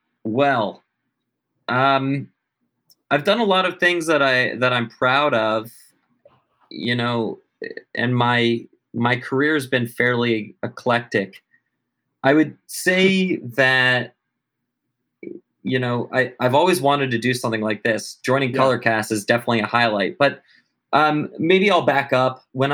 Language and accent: English; Dayton, Ohio, United States; and that is where I grew up in Dayton, Ohio. So shout out to Dayton, Ohio